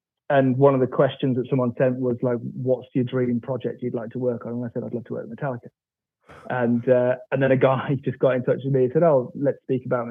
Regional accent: West Midlands, United Kingdom; So I'm from the West Midlands near Birmingham.

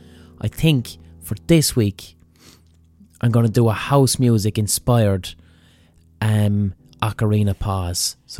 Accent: Limerick, Munster, Ireland; when I was growing up in Limerick, house, techno, rave, these were incredibly masculine, macho music

